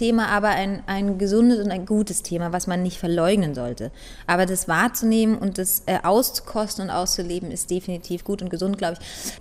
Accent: East Germany, Germany; Ich komme selber aus der DDR

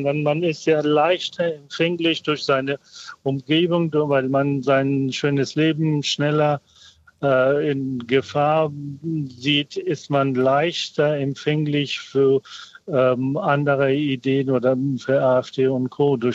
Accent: Afghanistan; now in Hamburg, Germany; ich stamme ursprünglich aus Afghanistan und lebe hier. Und wenn ich vergleiche jetzt vor 40 Jahren, wie oft ich in Hamburg als Ausländer beschimpft wurde

